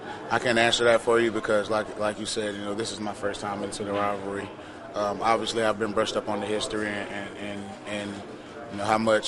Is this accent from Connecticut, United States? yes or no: no; Perry, Florida, United States; I went to Florida. You know, I got to visit my family, my hometown in Perry.